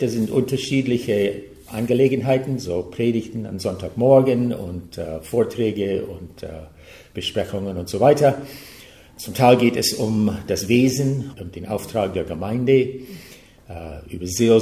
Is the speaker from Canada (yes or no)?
yes; Canada; German is a second language; also born or lived in Scotland / Germany; now in United States; Ich wurde in Kanada geboren, bin dort auch aufgewachsen und habe jetzt inzwischen ungefähr so viele Jahre in den USA auch gelebt wie in Kanada. Zusätzlich studierte ich in Schottland 3 Jahre und ich habe auch 2-mal in Deutschland gelebt, insgesamt 5 Jahre.